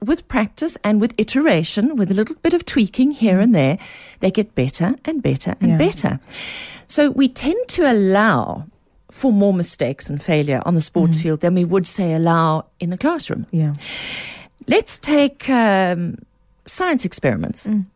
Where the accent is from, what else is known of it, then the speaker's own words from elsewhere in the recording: South Africa; As South African parents, we still want our children to do well at everything and increasingly to do well from the get-go.